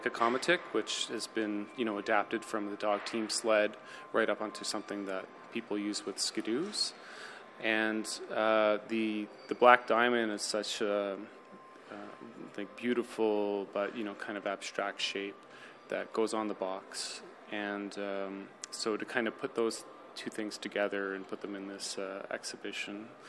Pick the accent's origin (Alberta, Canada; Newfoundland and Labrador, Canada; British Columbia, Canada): Newfoundland and Labrador, Canada; Goose Bay; And then also growing up in Goose Bay in the summertime, I would build things to skateboard on.